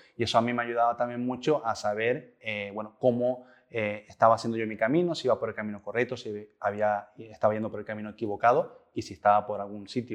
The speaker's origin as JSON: {"language": "Spanish", "region": "Canary Islands", "country": "Spain", "said": "sobre todo la comunidad autónoma que soy, que es de Canarias, un 70% paro juvenil"}